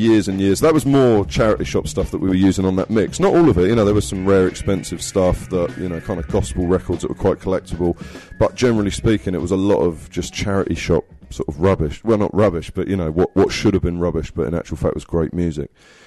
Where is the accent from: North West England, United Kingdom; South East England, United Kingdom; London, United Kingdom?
South East England, United Kingdom; Southampton; growing up in Southampton, you don't have too much options on buying great records.